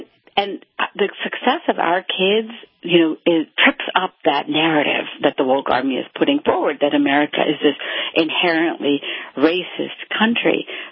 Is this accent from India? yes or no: yes; India; Well, I'm from India